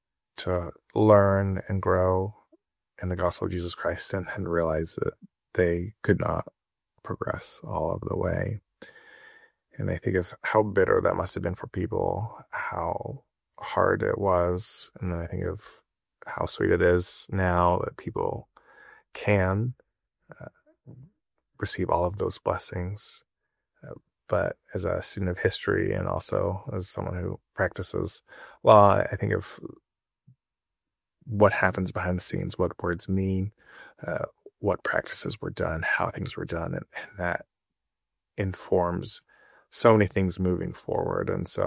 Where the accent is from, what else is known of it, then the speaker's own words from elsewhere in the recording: Idaho, United States; I can think of a litany list of life experiences growing up in Southeast Idaho, going to BYU